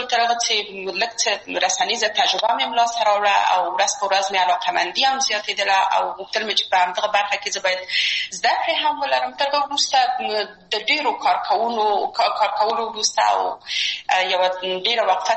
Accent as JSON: {"language": "Pashto", "region": "Kabul", "country": "Afghanistan", "tie": "born or raised there", "said": "زه اصلا د میدان وردګ ولایت یم او په کابل کې بیا زیږیدلې یم په کابل کې زیږیدلې یم په کابل کې لوی اسوم"}